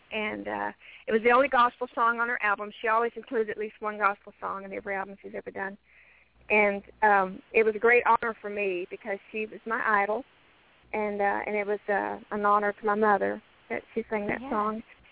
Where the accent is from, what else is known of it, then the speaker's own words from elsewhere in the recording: Amarillo, Texas, United States; moved away; I'm from Amarillo, Texas, and I moved to Nashville in 1982, and I worked at the Grand Ole Opry for about 29 years.